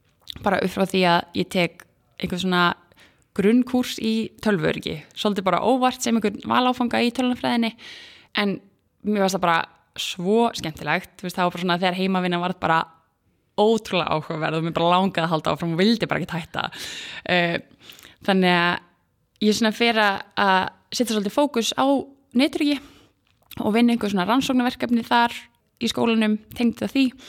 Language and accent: Icelandic; Akranes, Western Region, Iceland; moved away as an adult; ég fætt og uppalinn á Akranesi, var þar alla mína grunn- og framhaldsskólagöngu, var í FFA upp á Skaga